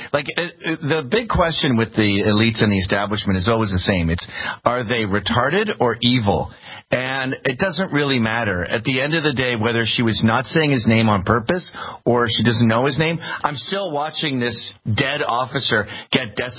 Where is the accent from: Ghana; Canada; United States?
Canada; as a Canadian who grew up with hockey